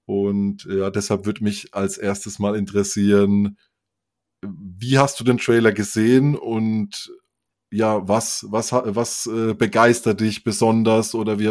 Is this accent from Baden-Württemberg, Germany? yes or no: yes; Bruchsal, Baden-Württemberg, Germany; ich komme ja aus der Nähe von Bruchsal, das ist bei Karlsruhe ganz im Süden